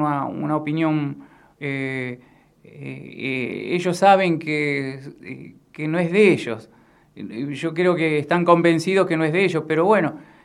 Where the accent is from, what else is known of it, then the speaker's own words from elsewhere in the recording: Avellaneda, Buenos Aires Province, Argentina; Y somos de Avellaneda.